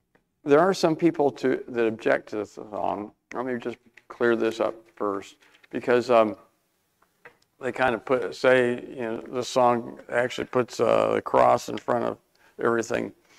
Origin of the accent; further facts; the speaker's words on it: Michigan, United States; They eventually moved to Albion, Michigan, which is not too far away from where I grew up in Michigan.